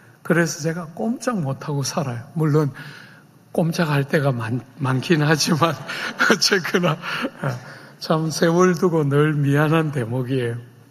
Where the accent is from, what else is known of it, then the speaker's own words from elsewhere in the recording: Busan, South Korea; 여러분, 저는 부산 사람이에요. 부산 사람.